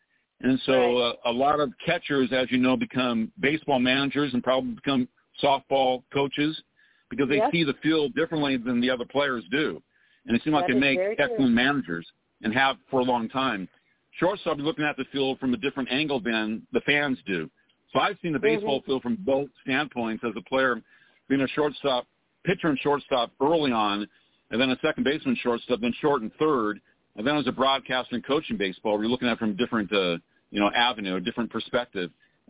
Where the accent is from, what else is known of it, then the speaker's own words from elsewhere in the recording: Bakersfield, California, United States; Even though I'm from Bakersfield, I actually left when a Fresno Houston came back.